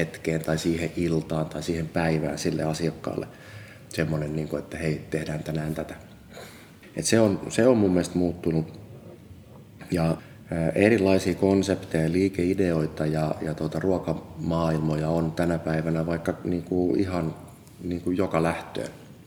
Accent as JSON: {"language": "Finnish", "town": "Kirkkonummi", "region": "Uusimaa", "country": "Finland", "tie": "born or raised there", "said": "Ja sitten mä oon sitten oikeastaan semmoisen nuoruuteni tai lapsuuteni sitten asunut tuolla Kirkkonummella kuitenkin sellaisessa niin kuin haja-asutusalueella."}